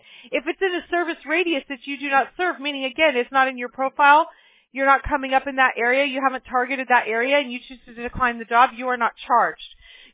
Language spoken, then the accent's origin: English; Mobile, Alabama, United States; born there; which I can say because I was born in Mobile, Alabama, which is about as far south as you can get, okay?